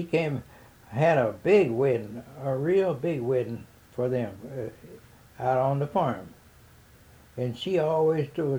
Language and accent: English; Shelbyville, United States; I grew up in Shelbyville, just about five blocks from where my daddy worked. 1030 Clay Street, Shelbyville, where I was born and raised.